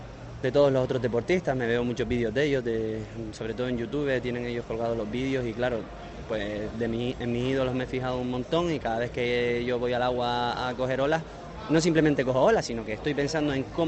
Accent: Las Palmas de Gran Canaria, Canary Islands, Spain; soy un chico de Las Palmas de Gran Canaria que lleva cogiendo olas con el buggy desde los 8 o 9 años

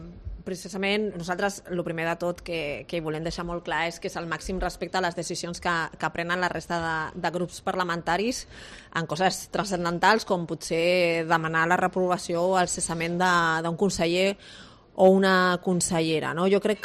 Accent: Catalonia, Spain; Jo vinc d'una comarca com és la meva comarca és del Maresme, que allà doncs, tenim la línia R1, la primera línia de tota Espanya, que està tocant el litoral

